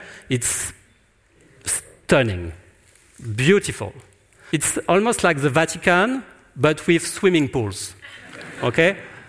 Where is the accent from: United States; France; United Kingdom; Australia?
France; English is a second language; sorry, I don't speak Dutch. Plus, I'm French and I'm going to speak in English. And actually, I guess my accent is even worse than Emmanuel Macron is.